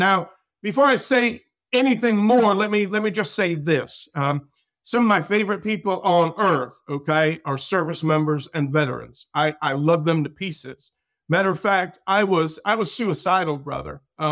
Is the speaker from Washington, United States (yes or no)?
no; Massachusetts, United States; born there; Of course, I was born in Massachusetts, and long story short, and this is pretty wild, both of my parents died before I was 13 years old.